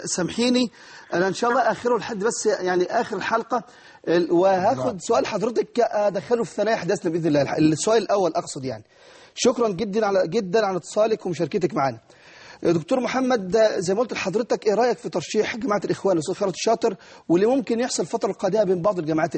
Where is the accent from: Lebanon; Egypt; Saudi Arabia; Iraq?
Egypt; فينا كمصريين؟